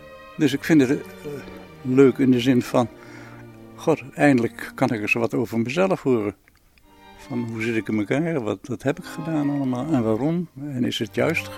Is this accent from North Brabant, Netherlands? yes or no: no; Amsterdam, North Holland, Netherlands; Ik ben geboren in Amsterdam, achter het concertgebouw, in de Van Breestraat nummer 14. Daar heb ik dus de eerste 9 jaar gewoond.